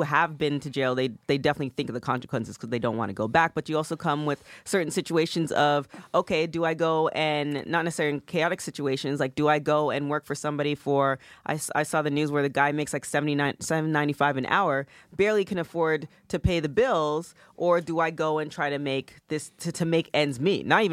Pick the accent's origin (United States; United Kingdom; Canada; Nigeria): Canada; So if just me growing up in Canada feels like I can only imagine how